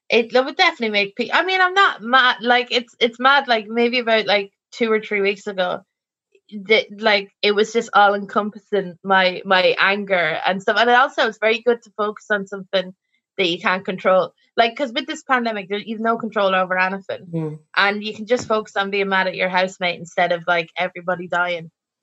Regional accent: Ireland; now in United Kingdom; When I moved from Ireland, it's not like I stopped following people on Twitter and I stopped taking my media intake from Ireland. I do feel like all the news I get is Irish

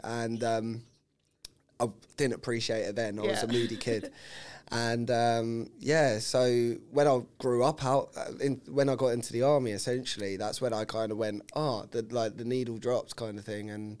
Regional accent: London, United Kingdom; I'm a Londoner, Southwest London predominantly.

